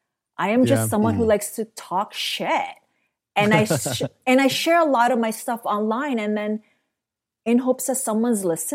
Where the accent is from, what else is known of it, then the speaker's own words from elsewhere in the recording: Toronto, Ontario, Canada; I am from Toronto.